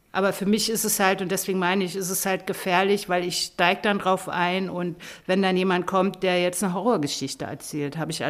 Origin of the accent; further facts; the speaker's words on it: East Germany, Germany; Also ich komme aus dem Osten, ich habe keinen